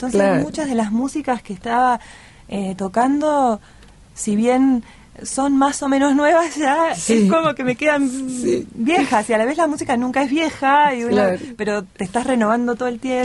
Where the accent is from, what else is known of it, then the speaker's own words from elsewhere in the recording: Bariloche, Río Negro, Argentina; moved away as an adult; also born or lived in La Plata; yo nací acá en Bariloche, me fui a los 18